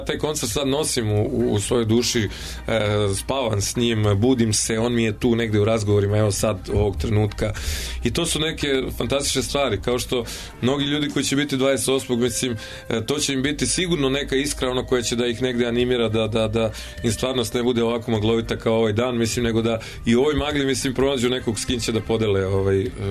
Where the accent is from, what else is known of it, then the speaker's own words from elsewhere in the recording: Valjevo, Kolubara District, Serbia; ja sam krenuo u Valjevu kao ono, sa košarkom u Metalcu, pa fudbal u Krušiku i tako, mislim, odrastao sam pored Krušikovog stadiona